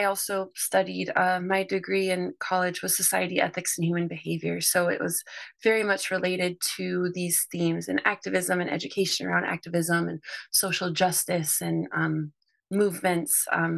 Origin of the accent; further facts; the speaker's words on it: Seattle, Washington, United States; also born or lived in Orlando / Spartanburg / Baltimore; now in Newark, United States; I was born in Orlando, Florida. I grew up in Seattle, Washington. I've lived in Spartanburg, South Carolina, and I've lived in near Baltimore, Maryland, and now I'm in Newark, Delaware.